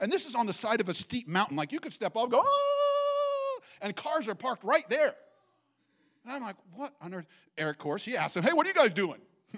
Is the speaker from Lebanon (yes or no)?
no; Illinois, United States; And I'm a flatlander from Illinois, where you go from point A to point B in a relatively straight line.